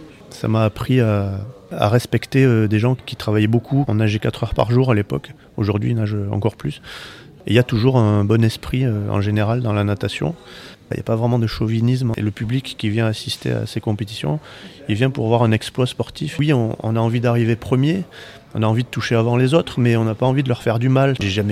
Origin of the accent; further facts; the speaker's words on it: Oran, Oran Province, Algeria; now in France; j'ai vécu mon enfance en Algérie parce que mes parents étaient Français, mais ils sont allés 10 ans en coopération à Oran. Moi, j'y suis resté 8 ans et puis on y retourne.